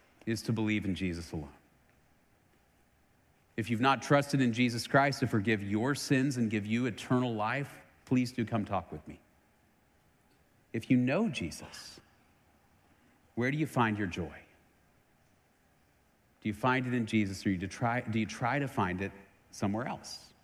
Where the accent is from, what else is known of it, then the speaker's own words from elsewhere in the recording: Dallas, Texas, United States; I grew up in Dallas in the 70s and 80s. I-35 was under construction. We moved away 2 months ago.